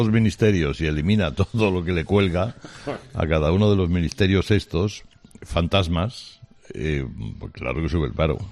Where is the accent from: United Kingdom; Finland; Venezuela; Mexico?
United Kingdom; yo soy británico, acostumbrado a venir a España.